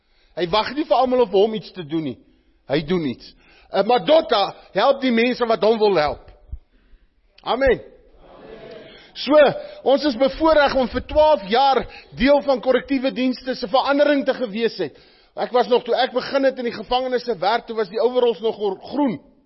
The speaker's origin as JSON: {"language": "Afrikaans", "town": "Bloemfontein", "region": "Free State", "country": "South Africa", "said": "Ons is van Bloemfontein af, partij van ons."}